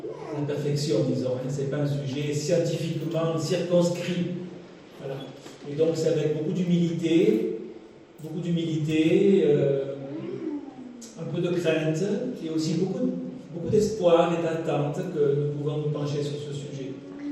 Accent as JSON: {"language": "French", "town": "Carpentras", "region": "Provence-Alpes-Côte d'Azur", "country": "France", "tie": "born or raised there", "said": "on me dit que j'ai un accent méridional, que au moins vous ne me le direz pas ici. Hein. Je suis provençal, figurez-vous. J'ai grandi à Carpentras. J'ai fait mes études à Aix-en-Provence."}